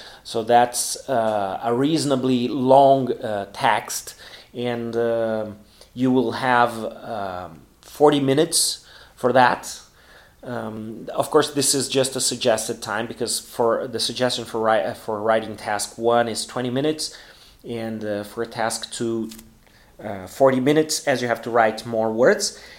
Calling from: Porto Alegre, Rio Grande do Sul, Brazil; English is a second language

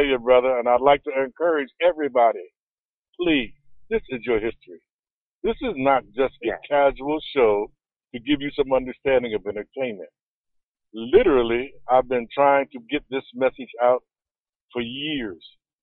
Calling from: West Virginia, United States; Well, I'm hunkered down here in the snow in West Virginia Mountains.

